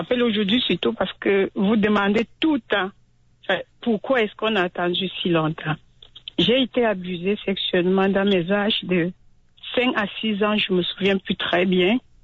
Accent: Cameroon; now in Canada; parce que je viens du Cameroun, mais c'est un sujet vraiment tabou là-bas. Donc, c'est quand je suis au Canada

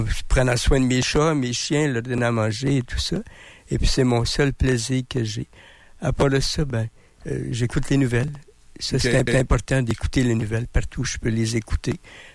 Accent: Trois-Rivières, Quebec, Canada; je vais être missionnaire chez nous, à Trois-Rivières.

